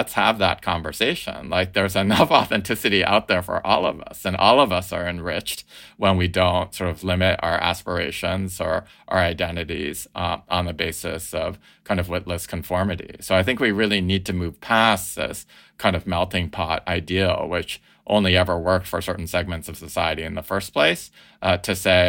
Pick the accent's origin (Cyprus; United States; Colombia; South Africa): Colombia; So I want people to be able to rebut the idea of just because I say I'm from Colombia.